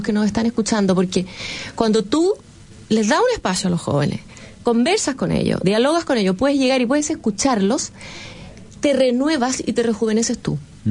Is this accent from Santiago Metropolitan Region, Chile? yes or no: yes; Ñuñoa, Santiago Metropolitan Region, Chile; Yo que soy de la Ñuñauca